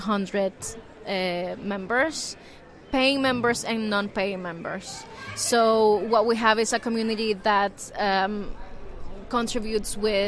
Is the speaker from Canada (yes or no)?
no; Nicaragua; I come from Nicaragua in Central America.